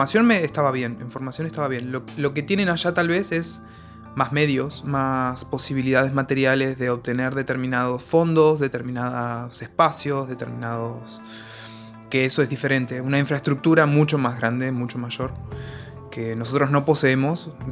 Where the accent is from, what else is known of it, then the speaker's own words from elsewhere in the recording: Argentina; estábamos yo y Natalia, que somos de Argentina